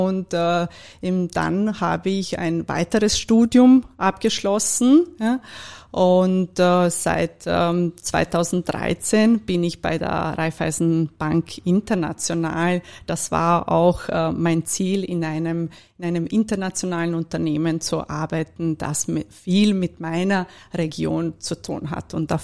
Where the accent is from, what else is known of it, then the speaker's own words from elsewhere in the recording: Bosnia & Herzegovina; German is a second language; moved away as an adult; now in Vienna, Austria; Ja, ich komme aus Bosnien und damals war natürlich die Perspektive verglichen zu jetzt war nicht besonders toll und ich habe mich auf jeden Fall entschieden, das Land leider zu verlassen